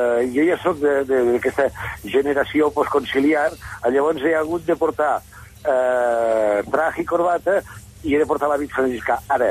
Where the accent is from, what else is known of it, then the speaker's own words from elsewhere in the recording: Belver de Cinca, Aragon, Spain; also born or lived in Lleida; Jo, quan me pregunten on he nascut, dic Lleida, però si em pregunten d'on soc fill, dic que soc fill de Belver de Finca.